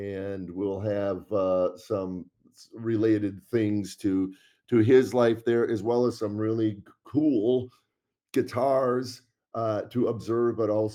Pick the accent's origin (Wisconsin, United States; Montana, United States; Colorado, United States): Wisconsin, United States; Waukesha; I grew up in Waukesha